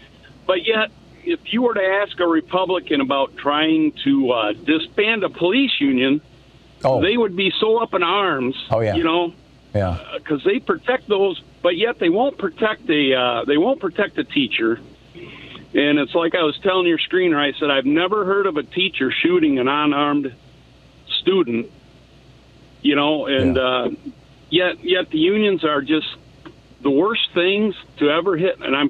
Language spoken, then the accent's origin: English; Charlotte, Michigan, United States; It's just south of Lansing there, about 20 miles.